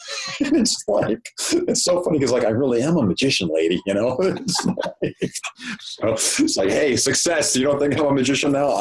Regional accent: Michigan, United States; Me? Michigan. Yeah. Suburban Detroit. Yeah, okay. Suburban Detroit

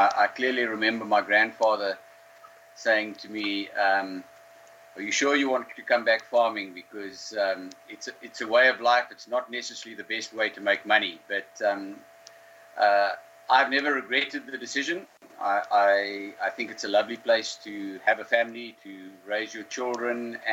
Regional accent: Karoo, South Africa; I grew up in the Karoo, close to where I'm living now. My father's still living there, and he grew up there as well.

